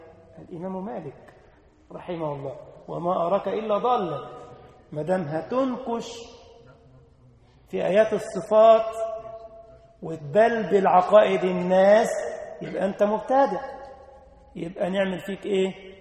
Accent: Egypt; كان عندنا في مصر كده قديما في حاجة اسمها الفتوة

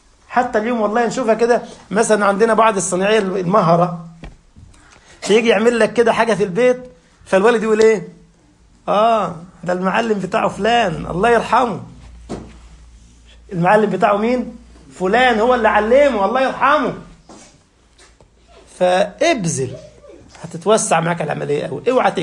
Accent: Egypt; والله عندنا في مصر واحد عملها كده

